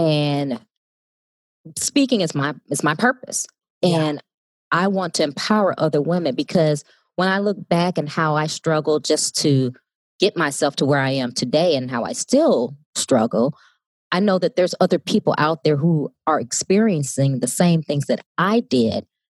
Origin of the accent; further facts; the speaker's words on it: Chicago, Illinois, United States; But growing up in Chicago actually fueled me, because not only did I have book smart, I actually learned a lot of street smart